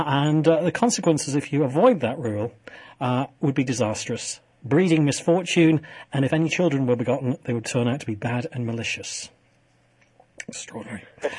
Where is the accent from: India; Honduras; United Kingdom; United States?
United Kingdom; being British, of course, we think, we can't talk about that on the radio.